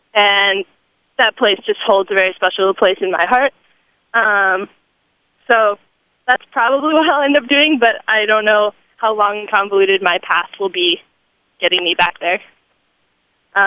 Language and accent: English; Michigan, United States; You know, I came here from Michigan, and it was quite a culture shock to come here and see so many people proud of that heritage.